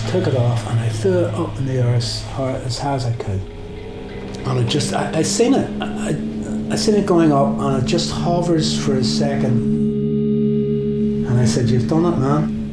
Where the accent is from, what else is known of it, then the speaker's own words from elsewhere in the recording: Belfast, Northern Ireland, United Kingdom; This night we're playing in Belfast, my hometown.